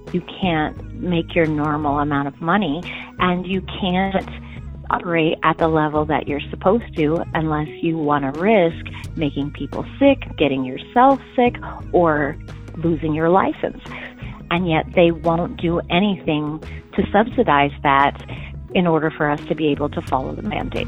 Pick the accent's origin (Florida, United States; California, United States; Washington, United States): Washington, United States; Tacoma; I'm from Tacoma, Washington. I own a hair salon here.